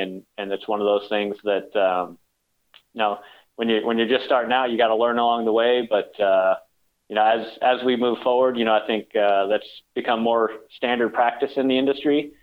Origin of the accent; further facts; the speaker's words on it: Austin, Texas, United States; born there; So, like I said, I was born in Austin, Texas